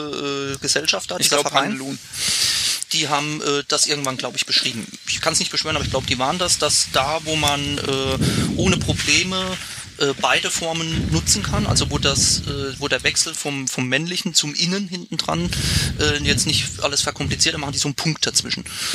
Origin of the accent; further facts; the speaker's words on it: Rhineland-Palatinate, Germany